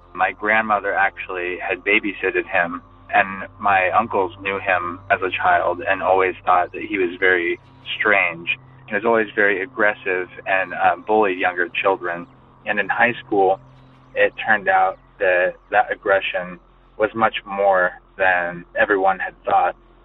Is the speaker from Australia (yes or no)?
no; California, United States; my hometown, which is a small town about an hour north of Sacramento